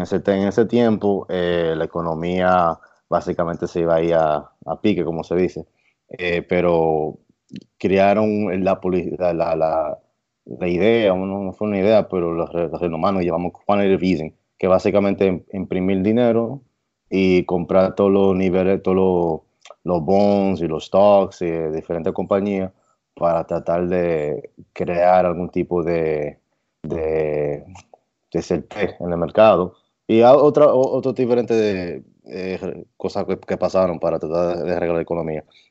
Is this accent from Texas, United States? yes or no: no; New York, United States; originalmente soy de Nueva York, de descendencia dominicana, y nací aquí en los Estados Unidos, pero, ¿sabes? En los Altos Manhattan, que muchos dominicanos viven aquí en la ciudad.